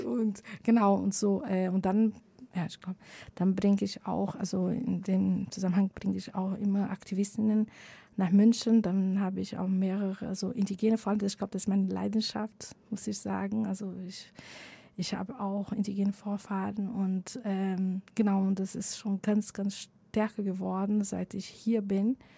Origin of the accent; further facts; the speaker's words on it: Brazil; now in Germany; also ich komme aus Brasilien und seit ich wieder in Deutschland bin, das heißt seit 5 Jahren